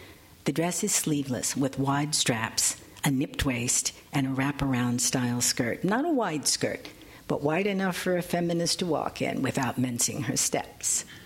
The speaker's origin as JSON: {"language": "English", "town": "Chicago", "region": "Illinois", "country": "United States", "said": "I'm from Chicago, so... all right."}